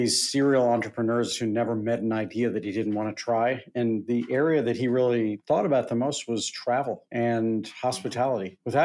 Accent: St. Louis, Missouri, United States; You know, growing up in St. Louis, where, you know, this was a time before anyone had ever heard of things like arugula and extra virgin olive oil and balsamic vinegar.

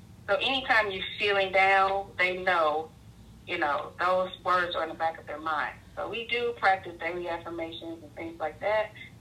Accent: St. Louis, Missouri, United States; now in Los Angeles, United States; We're originally from Missouri, St. Louis.

